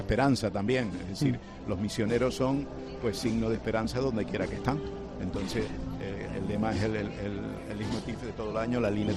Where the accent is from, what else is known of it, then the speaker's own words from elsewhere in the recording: El Escobonal, Canary Islands, Spain; yo soy del Escobonal, del sur, y prácticamente te han salido los dientes viniendo aquí todos los años con la familia a ver la Virgen.